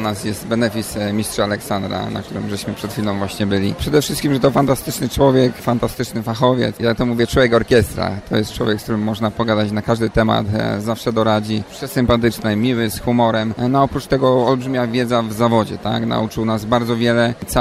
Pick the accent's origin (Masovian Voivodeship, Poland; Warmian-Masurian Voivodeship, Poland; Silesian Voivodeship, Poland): Silesian Voivodeship, Poland; Ruda Śląska; Ja akurat jestem z Rudy Śląskiej, ze Śląska, także 3 godziny spokojnie jestem w Warszawie.